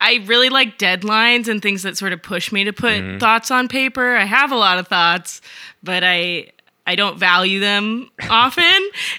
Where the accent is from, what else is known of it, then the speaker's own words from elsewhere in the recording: California, United States; born there; also born or lived in Boston; I was born in California.